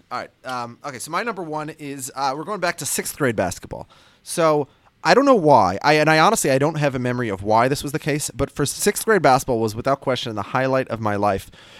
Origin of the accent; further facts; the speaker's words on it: Minnesota, United States; I'm from Minnesota. It's a foul.